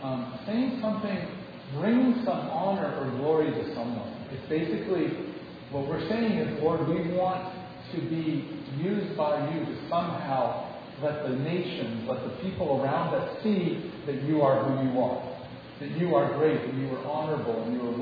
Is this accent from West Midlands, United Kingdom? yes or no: no; Scotland, United Kingdom; And I'm Scottish, and so in my country, it's